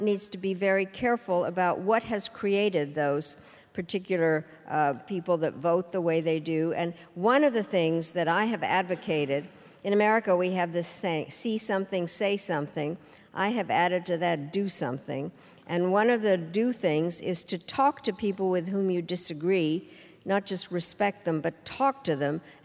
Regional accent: United States; and I say this as an American, is missing in some ways

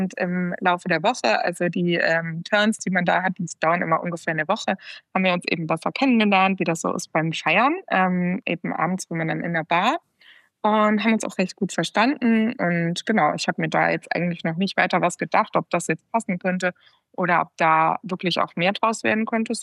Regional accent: Cologne, North Rhine-Westphalia, Germany; ich bin aus Köln

